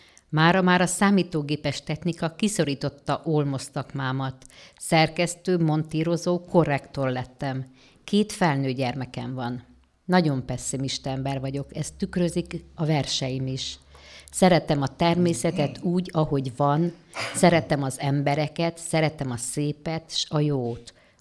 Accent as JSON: {"language": "Hungarian", "town": "Debrecen", "region": "Hajdú-Bihar", "country": "Hungary", "tie": "born there", "said": "Debrecenben születtem."}